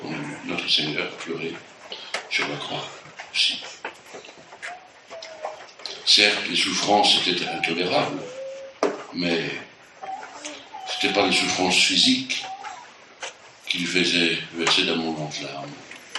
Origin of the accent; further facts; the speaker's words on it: France; mais nous, les Français